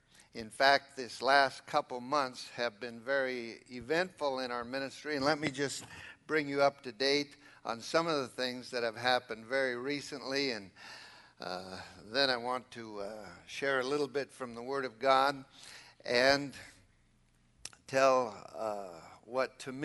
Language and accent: English; Seattle, Washington, United States; born there; now in San Diego, United States; but I was born in Seattle, see, so that's my second favorite team. And the Padres, since I live there now, that's my first favorite.